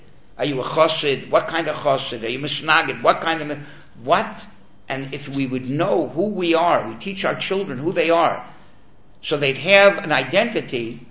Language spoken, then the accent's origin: English; Miami, Florida, United States; I once went back to Miami. I was a rabbi there for many years. I grew up in Miami.